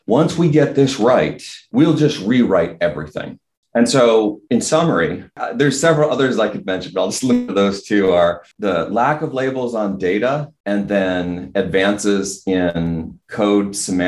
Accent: New Jersey, United States; I was raised in New Jersey doing crab hunting with my uncle and my father.

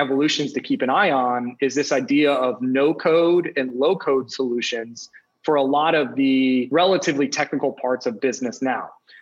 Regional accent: Pennsylvania, United States; When I grew up in the Poconos, my dad had a side business that he cooked pigs, did like pig pickings, right?

